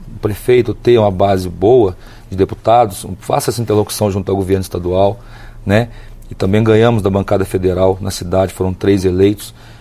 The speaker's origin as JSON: {"language": "Portuguese", "town": "Juiz de Fora", "region": "Minas Gerais", "country": "Brazil", "tie": "born or raised there", "said": "Eu sou de Juiz de Fora, sou nascido e criado em Juiz de Fora. Estou estabelecido também em Belo Horizonte"}